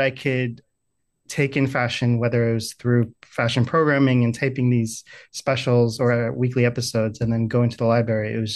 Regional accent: Oakville, Ontario, Canada; moved away as an adult; now in New York, United States; I'm originally from Oakville, Ontario, which is just the suburbs outside of Toronto, about a 20-minute drive. So I lived there up until the age of 35.

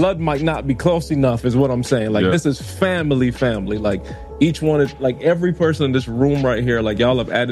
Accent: Barbados; when I sit and think about growing up in Barbados, y'all, that's, I don't know how many miles away from here, but it's a 5-hour flight from New York.

